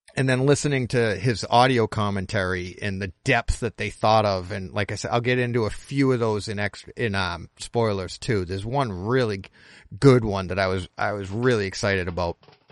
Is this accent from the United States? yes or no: yes; Massachusetts, United States; And I'm from Massachusetts. I grew up in Massachusetts.